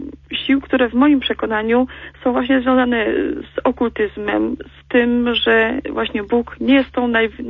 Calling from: Silesian Voivodeship, Poland; Jestem słuchaczką z Górnego Śląska.

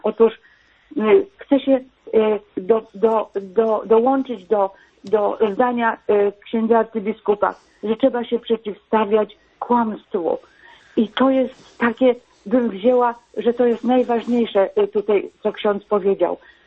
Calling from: Gorzów Wielkopolski, Lubusz Voivodeship, Poland; ja dzwonię z Gorzowa … z Gorzowa Wielkopolskiego.

